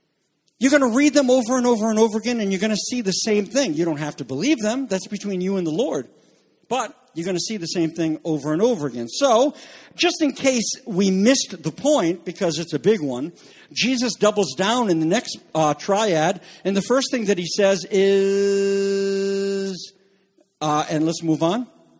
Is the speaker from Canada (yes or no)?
yes; Canada; I'm French Canadian. If anybody should go to heaven, it's French Canadians.